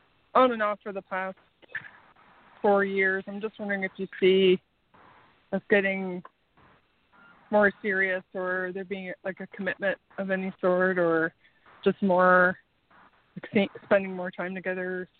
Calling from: Canada

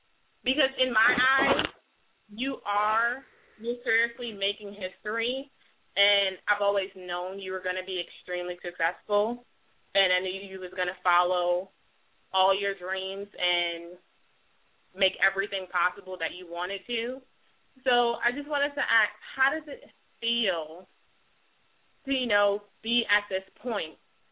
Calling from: Accokeek, Maryland, United States; I'm calling from Accokeek, Maryland.

